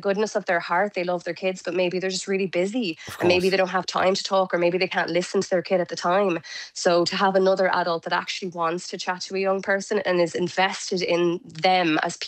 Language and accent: English; Tipperary, Munster, Ireland; I'm from Tipperary and I didn't know about it.